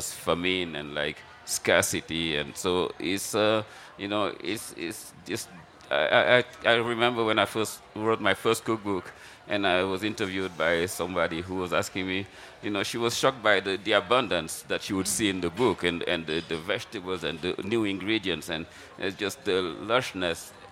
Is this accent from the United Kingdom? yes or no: no; Senegal; the background growing up in Senegal, you are always exposed to great cooking and great food and fresh food